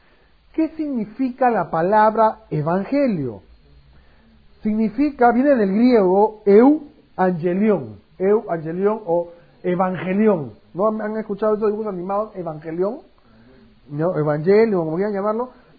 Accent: Lima, Peru; Yo soy peruano, ¿no? Soy limeño, soy cristiano, solamente cristiano.

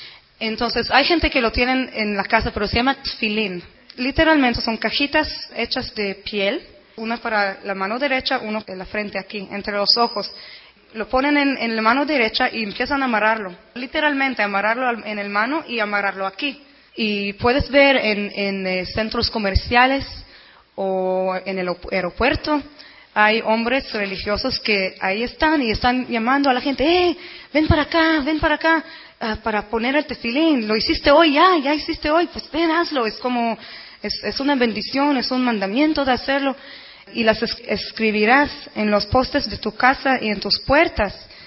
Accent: Israel; Spanish is a second language; moved away; yo crecí en Israel

